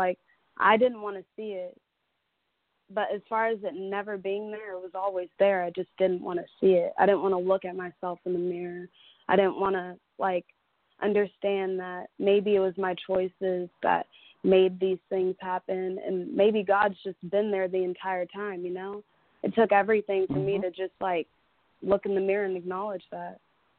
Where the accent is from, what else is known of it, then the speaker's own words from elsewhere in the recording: Dallas, Texas, United States; Shalom, shalom. … I'm 22 years old, and I'm from Dallas, Texas.